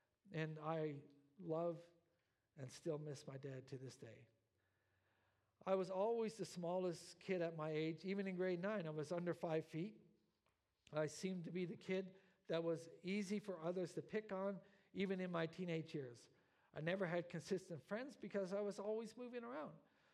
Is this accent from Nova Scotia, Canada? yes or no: no; Newfoundland and Labrador, Canada; I'm from Labrador and I'm from an Inuit background.